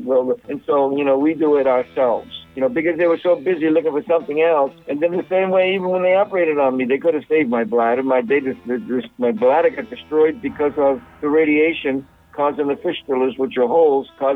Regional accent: Boston, Massachusetts, United States; I'm from Boston, so forgive me.

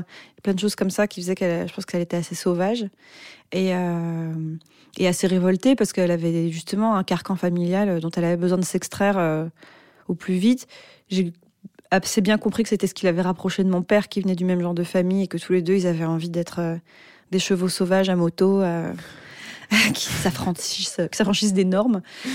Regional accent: Paris, Île-de-France, France; J'ai grandi à Paris dans une famille monoparentale avec une mère et ma sœur.

